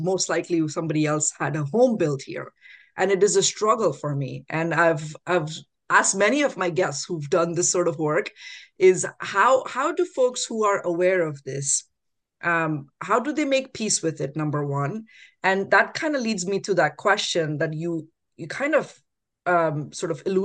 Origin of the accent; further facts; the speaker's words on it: India; now in United States; I am an immigrant. I came here from India. I've lived here for 20 years, and I'm currently on Lenape land